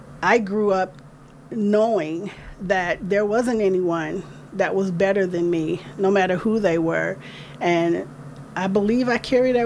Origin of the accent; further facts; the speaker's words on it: California, United States; Growing up in the Bay Area, it was always, you know, in the back of my mind